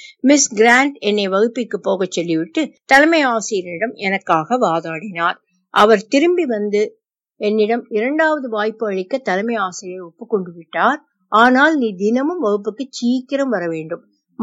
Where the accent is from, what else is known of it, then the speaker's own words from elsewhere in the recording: Vellore, Tamil Nadu, India; born there; நான் வேலூரில் பிறந்தேன்.